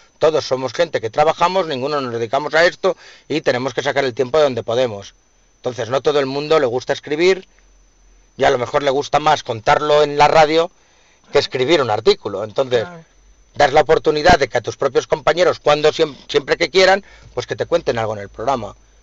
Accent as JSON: {"language": "Spanish", "town": "Madrid", "region": "Community of Madrid", "country": "Spain", "said": "En este caso todos somos de Madrid, menos … es de Valdepeñas."}